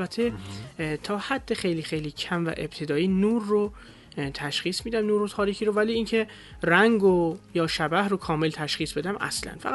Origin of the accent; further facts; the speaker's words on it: Tehran, Tehran Province, Iran; born there; در بیمارستان میرزا کوچک خان خیابون توانیر تهران.